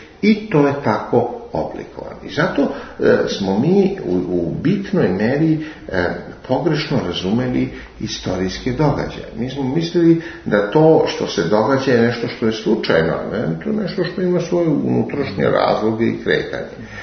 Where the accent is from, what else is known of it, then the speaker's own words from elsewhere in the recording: Belgrade, Serbia; Evo, vi i ja smo rasli u Beogradu